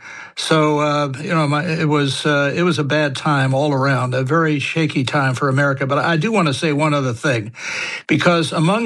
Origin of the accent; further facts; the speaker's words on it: United States; that meant a lot to me as an American